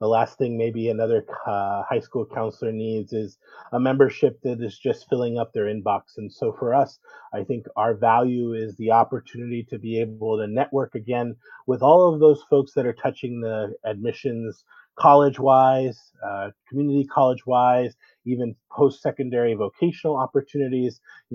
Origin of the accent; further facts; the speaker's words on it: San Bernardino, California, United States; I grew up actually in San Bernardino in the Inland Empire back when we were 714, you know, now the area code is split.